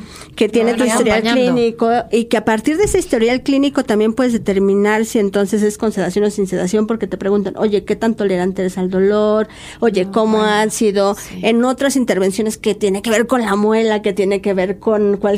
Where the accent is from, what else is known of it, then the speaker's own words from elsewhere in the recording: Mexico; Porque si somos mujeres mexicanas todas, entonces, ¿cómo es que tengo que trasladarme?